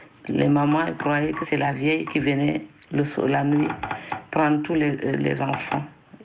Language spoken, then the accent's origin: French; Senegal; now in France; Je suis originaire du Sénégal, Mali pour ma mère et Sénégal pour mon père.